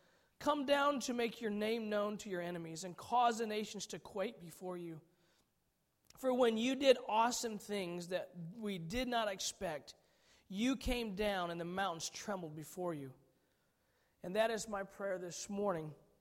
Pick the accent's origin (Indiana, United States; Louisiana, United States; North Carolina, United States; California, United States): Indiana, United States; Now, I'm from Indiana, as Myron and my brother are as well.